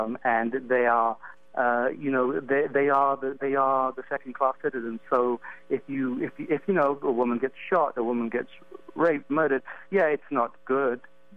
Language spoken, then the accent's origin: English; England, United Kingdom; I was raised, born and raised in England. I had two sisters.